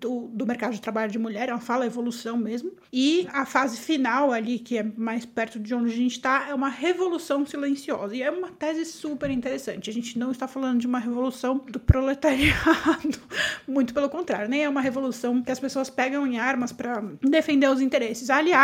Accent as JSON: {"language": "Portuguese", "country": "Brazil", "said": "porque eu sou brasileira"}